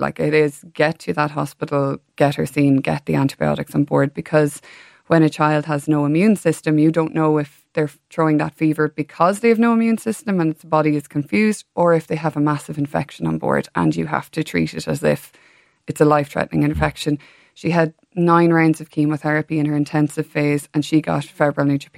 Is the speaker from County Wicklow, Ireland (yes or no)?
yes; Baltinglass, County Wicklow, Ireland; I'm from Baltinglass in Wicklow originally, which is just down the road from Ballymore Eustace.